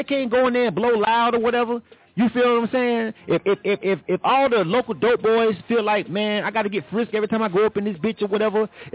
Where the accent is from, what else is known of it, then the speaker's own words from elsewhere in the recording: Panama City, Florida, United States; I'm from Panama City, Florida, right? Shouts out to the Bay. Shouts out to the 850.